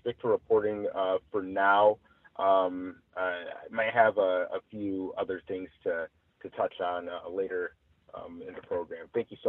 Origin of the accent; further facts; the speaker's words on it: Michigan, United States; also born or lived in Chicago; Mind you, I'm from Michigan and Chicago, so I've never been in a fire type situation.